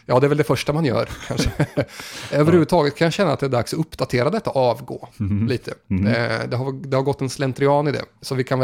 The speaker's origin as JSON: {"language": "Swedish", "town": "Motala", "region": "Östergötland", "country": "Sweden", "said": "jag kommer från Motala där banden har varit stor."}